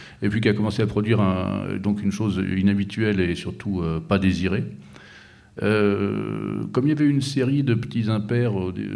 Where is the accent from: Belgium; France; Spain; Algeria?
France; Brittany; de mon coin de là où j'ai grandi, en Bretagne.